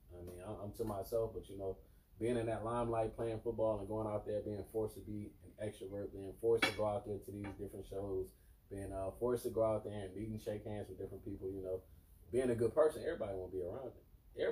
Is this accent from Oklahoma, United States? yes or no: no; Alabama, United States; But definitely she took me in because, I mean, I was from Alabama.